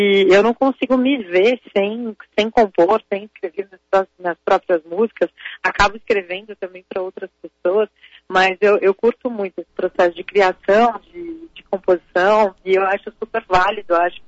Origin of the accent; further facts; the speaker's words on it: São José do Rio Preto, São Paulo, Brazil; Gravei lá na minha cidade, em São José do Rio Preto.